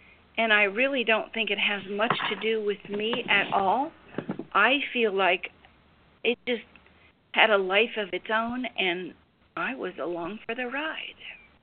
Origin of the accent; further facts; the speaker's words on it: Appalachia, United States; I was raised in Appalachia, up in the hills on a Scrabble farm, you know, raised corn and whatever, had some pigs.